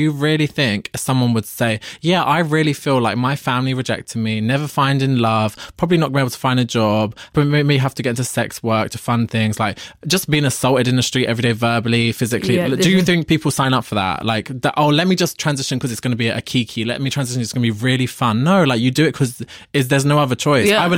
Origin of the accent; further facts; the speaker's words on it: London, United Kingdom; And I'm from London. I'm even from like the worst place in the world to be trans.